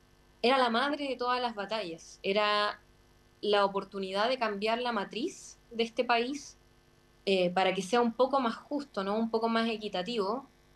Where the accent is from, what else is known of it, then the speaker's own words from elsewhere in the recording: Chile; como izquierda, como progresismo chileno, estuvimos un tanto desorientados tras la derrota de los plebiscitos constitucionales